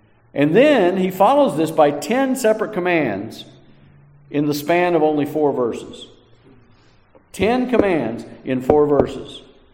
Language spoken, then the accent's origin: English; United States; Because we're a free people. We're from America.